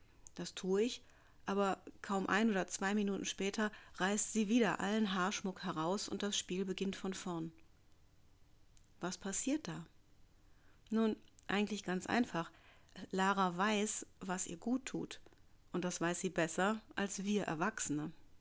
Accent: Rhineland, Germany; Ich bin ein Kind des Rheinlands und vertrete das Prinzip, warum nicht, solange es niemandem schadet.

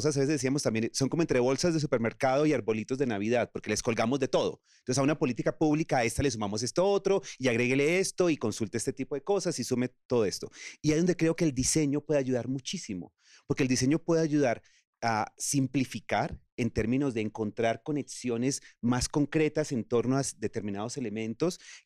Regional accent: Colombia; en el caso colombiano tendemos a hacer diseños

